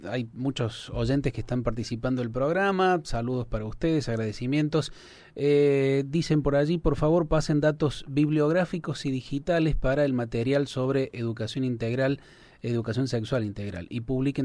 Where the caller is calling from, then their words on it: Mercedes, Corrientes, Argentina; de Mercedes Corrientes.